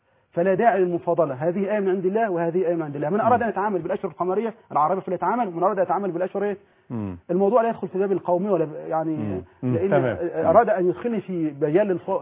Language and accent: Arabic; Egypt; البحث العلمي عندنا في مصر توصياته كثيرة جدا لكن لا توجد على أرض الواقع.